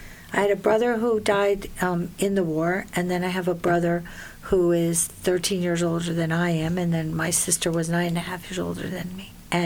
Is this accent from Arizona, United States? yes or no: no; Rhode Island, United States; born there; And my parents were receivers of that, and I was born in Rhode Island. My dad had a chicken farm.